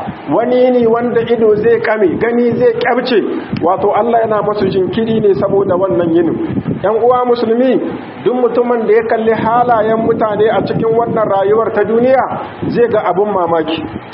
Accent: Niger; بلادنا النيجر

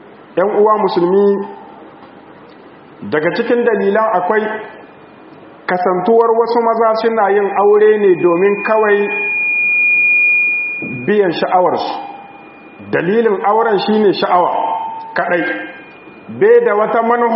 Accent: Niger; اللهم اجعل بلادنا النيجر آمنا مطمئنا

